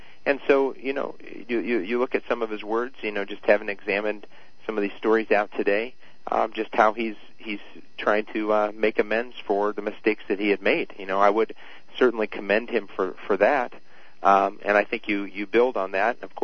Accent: Edwardsville, Illinois, United States; I grew up in Edwardsville, Illinois. So grew up in the St. Louis area and still maintain that allegiance.

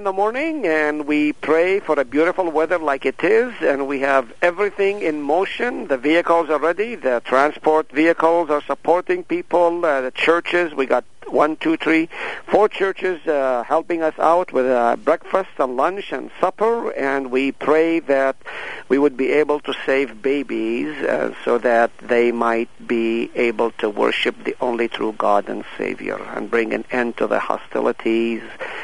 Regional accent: Haifa, Haifa District, Israel; as you go to the northern part of Israel, starting like from my hometown, Haifa, as well as to Nazareth and all

